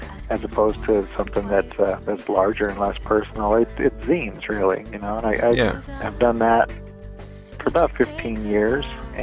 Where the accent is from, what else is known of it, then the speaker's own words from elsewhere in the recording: Iowa, United States; now in California, United States; I live in California, and been out here about 12 years, but I grew up in the Midwest. In Iowa, and was raised in a small town